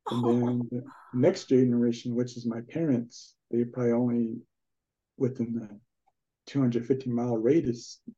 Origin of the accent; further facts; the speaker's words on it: Black Mesa, Arizona, United States; 6 hours away from where I grew up in Black Mesa, so it's sort of like larger radius, a 500 radius.